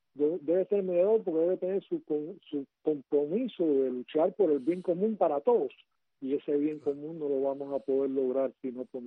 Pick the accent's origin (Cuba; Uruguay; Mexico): Cuba; nosotros los cubanos